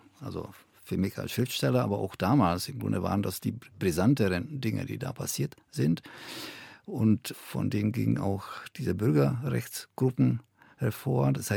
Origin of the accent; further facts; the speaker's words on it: Czechia; German is a second language; also man wird als Tscheche mit meinem Akzent, habe ich keine Probleme gehabt